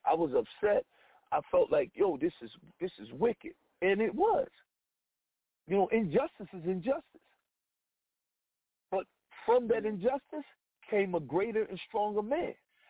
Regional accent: New Jersey, United States; I'm from New Jersey. I'm in Virginia

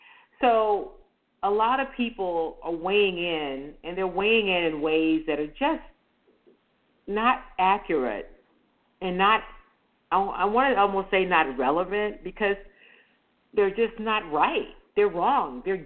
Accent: United States; born there; I'm an American. I get it. Don't tell me to go back where I came from. I was born here. This is where I came from.

